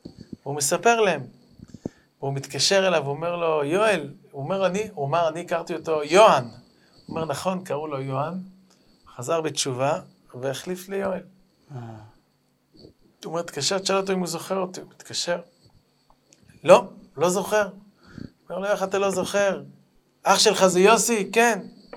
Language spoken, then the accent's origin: Hebrew; Haifa, Haifa District, Israel; אני גם בתור חיפאי, אז גם לחיפה הגיעו הרבה רוסים